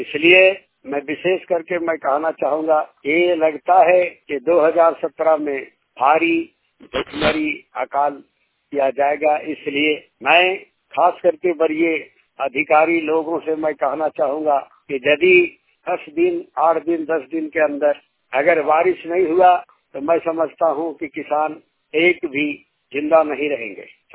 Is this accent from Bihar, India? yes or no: no; Hosi, Jharkhand, India; ग्राम होसी अरखनदाड़ी पंचायत कनकी के रहने वाला हूं